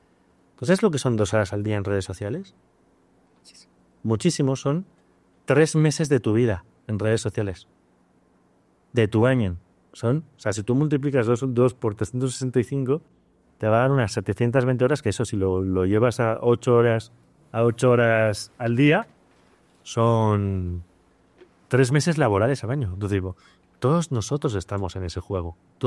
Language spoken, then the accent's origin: Spanish; Spain; moved away as an adult; tú vienes de Perú, yo vengo de España. Salir de nuestros países, salir de nuestras familias